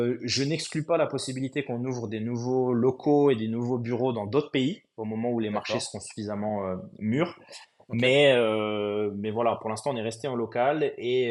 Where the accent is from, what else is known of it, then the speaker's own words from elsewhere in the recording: Épinal, Grand Est, France; Alors nous, on est Vosgien, de base. On est originaire d'Épinal, donc on est lorrain pour ceux qui positionneraient pas les Vosges sur la carte de France.